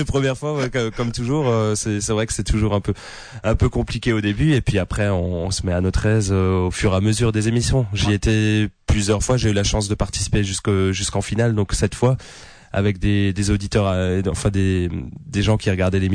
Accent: Lauterbourg, Grand Est, France; donc je suis originaire de la région de Lauterbourg, dans le nord de l'Alsace, à la pointe de l'Alsace.

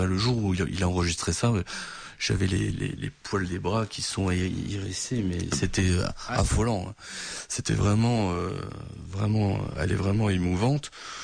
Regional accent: Grand Est, France; now in Alsace, France; Donc moi, je suis originaire de la vallée de la Fène, je suis en Moselle.

